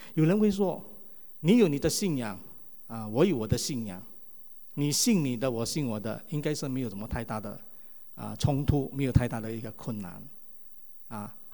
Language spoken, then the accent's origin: Chinese; Malaysia; now in Singapore; 我们那时候早期住在马来西亚啊，我是在马来西亚长大了。